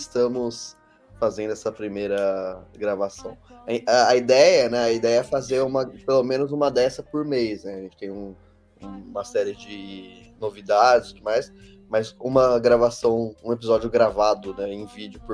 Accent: Osasco, São Paulo, Brazil; Mas eu não nasci em Osasco, né? Eu nasci no interior, eu nasci quase no Paraná.

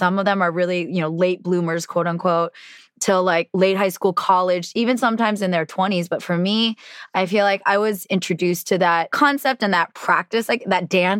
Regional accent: California, United States; But I grew up in the Bay Area in the late 80s, early 90s. So it's a very diverse part of the country, but Korean American family.

